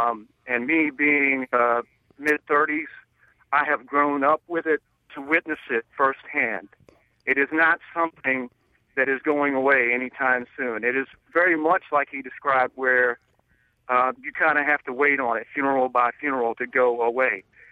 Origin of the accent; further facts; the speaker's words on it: Texas, United States; the quick actions in Texas, my home state, in North Carolina